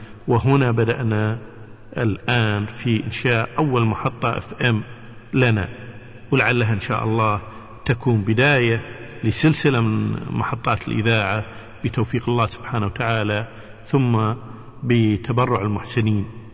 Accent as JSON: {"language": "Arabic", "country": "Kuwait", "said": "نقول لهم احنا من الكويت"}